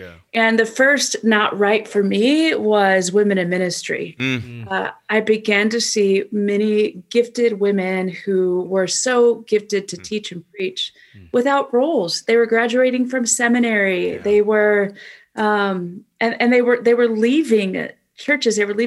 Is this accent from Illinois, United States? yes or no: yes; Chicago, Illinois, United States; back in Chicagoland, my hometown, my home city, we're seeing moral failures at Harvest Bible Chapel and Willow Creek.